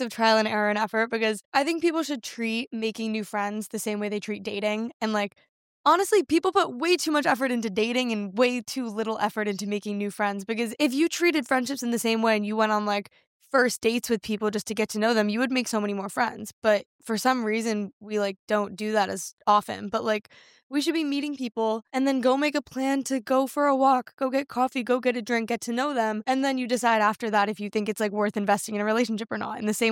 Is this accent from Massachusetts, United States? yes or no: yes; Boston, Massachusetts, United States; I'm from Boston, whatever.